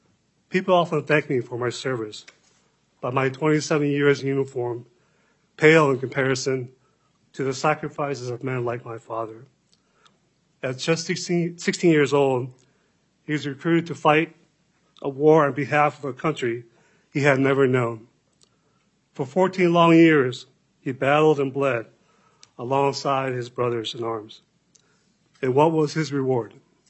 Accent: United States; I am American and a proud graduate of West Point and a retired U.S. Army colonel.

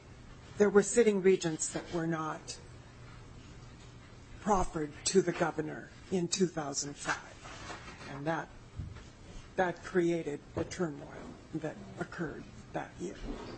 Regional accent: Fergus Falls, Minnesota, United States; and yes, I am from Fergus Falls

